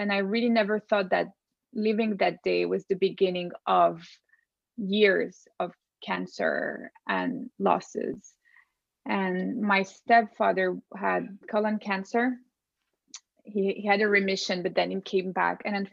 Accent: Geneva, Switzerland; moved away as an adult; also born or lived in Hong Kong / Brazil; I was born in Hong Kong, but raised in Geneva. I lived there with my family for almost all my life until I was 20. And then my mom moved to Brazil and I followed her a few years later after college.

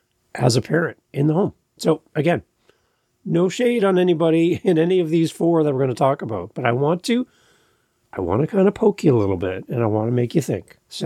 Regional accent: Canada; I'm a Canadian, and that's a Canadian website

